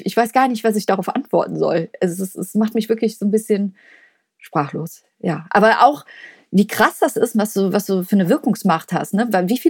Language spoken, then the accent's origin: German; Cologne, North Rhine-Westphalia, Germany; Also für mich als Kölner, ich habe da gewisse Sympathien, wenn sich jemand verkleiden möchte.